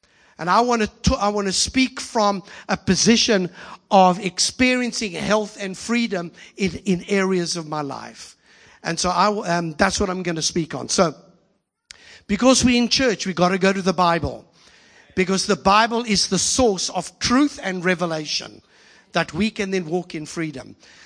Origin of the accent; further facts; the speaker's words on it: South Africa; I'm South African